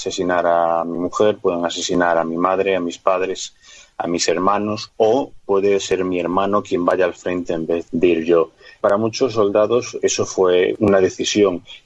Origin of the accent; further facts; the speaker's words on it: Galicia, Spain; Aquí voy a responder como buen gallego con evasivas.